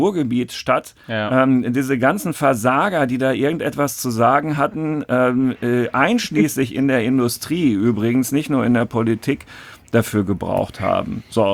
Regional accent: Dortmund, North Rhine-Westphalia, Germany; born there; dass ich gebürtiger Dortmunder bin und mir diese Stadt natürlich sehr am Herzen liegt.

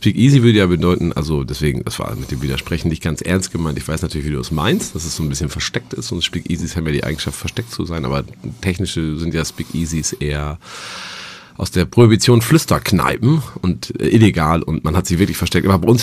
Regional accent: Bünne, Lower Saxony, Germany; also born or lived in Dinklage; Bünne ist ein kleiner Ort mit 400 Einwohnern.

